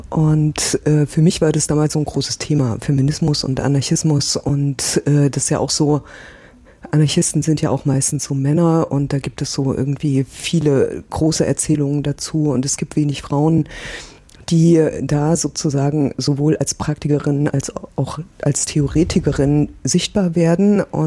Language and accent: German; Weimar, Thuringia, Germany; ich komme aus Weimar